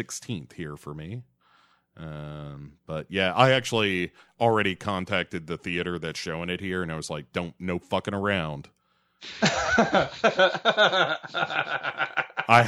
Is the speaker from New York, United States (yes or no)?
no; Nashville, Tennessee, United States; one of which happens to be my hometown of Nashville, Tennessee.